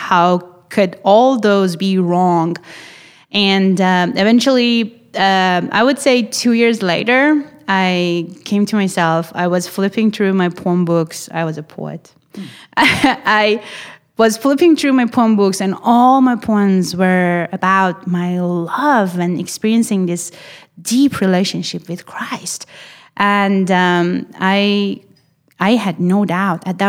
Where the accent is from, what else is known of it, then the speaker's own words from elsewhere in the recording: Iran; now in Canada; My background goes back to Iran, and I was born and raised in Iran in a very religious family. Immigrated to Canada in 2013, met my wonderful husband at Willingdon Church, and got married in 2019.